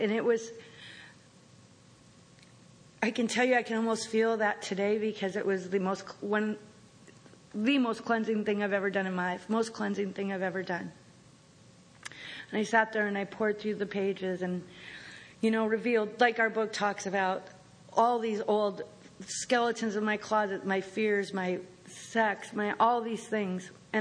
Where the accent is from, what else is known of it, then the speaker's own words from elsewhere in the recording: Lynden, Washington, United States; outside my hometown, Linden, Washington. This little Dutch town. There's this big mansion out there. Not a lot of mansions where I come from.